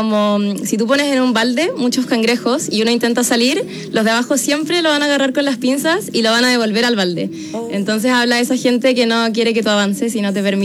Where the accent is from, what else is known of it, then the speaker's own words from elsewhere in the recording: Santiago, Santiago Metropolitan Region, Chile; soy de Santiago, tengo 21 años